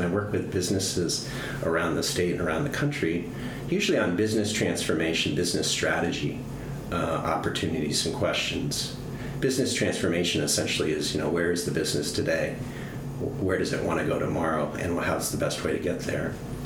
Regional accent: Boston, Massachusetts, United States; now in Iowa, United States; I grew up in the Boston area. I went to school out in the Berkshires, college by the name of Williams College.

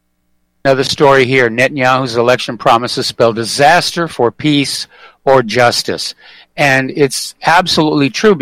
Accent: New Hampshire, United States; It reminds me a lot of where I grew up in New Hampshire.

